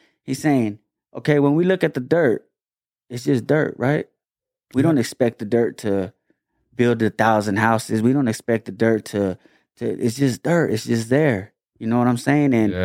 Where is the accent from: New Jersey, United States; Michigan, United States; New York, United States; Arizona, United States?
Arizona, United States; Florence; born there; I was born in Florence, Arizona.